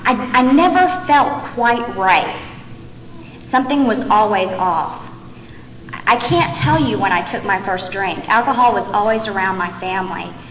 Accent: Houston, Texas, United States; born there; I was born in Houston, Texas, which is a wonderful place.

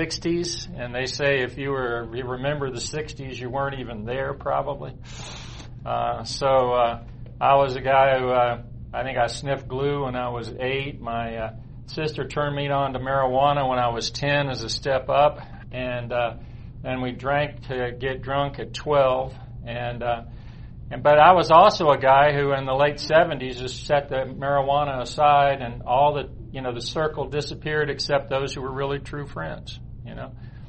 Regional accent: East Point, Georgia, United States; I was born in 1955 in Atlanta. I'm one of those rare natives

